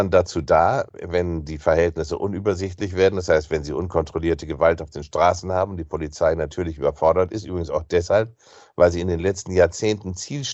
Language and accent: German; Bremen, Germany; Wir haben jetzt schon Stadtviertel in Berlin, in meiner Heimatstadt Bremen und anderswo